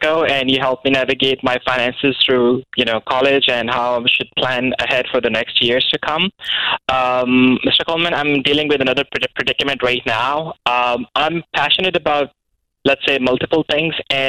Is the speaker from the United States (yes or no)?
no; Pakistan; now in Canada; I'm a dual citizen. I moved from Pakistan to Canada 5 years ago, and I feel like, you know, there's a need for education in Pakistan